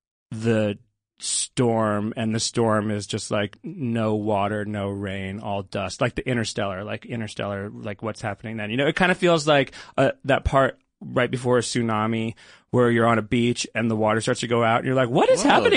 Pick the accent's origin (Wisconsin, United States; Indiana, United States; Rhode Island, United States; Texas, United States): Rhode Island, United States; I am from Rhode Island, and I am not a Patriots fan